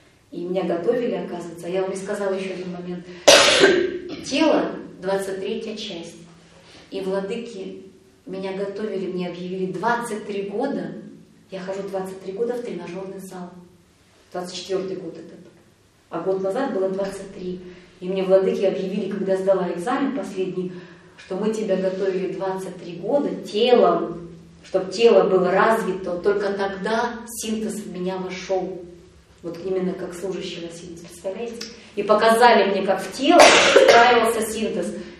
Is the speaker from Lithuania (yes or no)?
no; Kazakhstan; now in Novosibirsk, Russia; Я сама родом из Казахстана, родители были целинники из Новосибирской области, они уехали в Казахстан на поднятие целины. Тогда, это 56-й год, это было модно, и вот там образовалась наша семья.